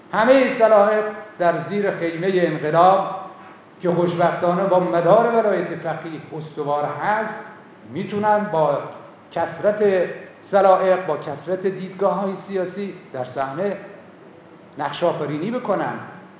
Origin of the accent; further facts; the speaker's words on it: Iran; به عنوان یه ایرانی خجالت کشیدم.